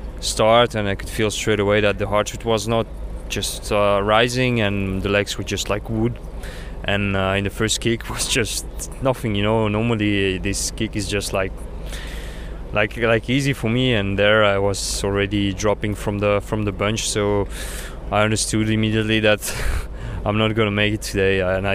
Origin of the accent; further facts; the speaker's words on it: France; first language Russian; English is a second language; also born or lived in Italy; I'm born in Italy, grew up in France, parents cyclists, both Russians. At home I speak Russian. Then obviously, like, I grew up in France, I did all my studies, school in France, so that's two languages, then English. And yeah, I would say a little bit of Spanish